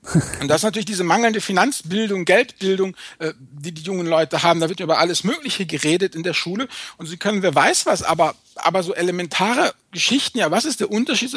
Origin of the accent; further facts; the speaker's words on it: Rhineland, Germany; Außerdem bin ich ja Rheinländer. Du weißt ja, wir Rheinländer, ne?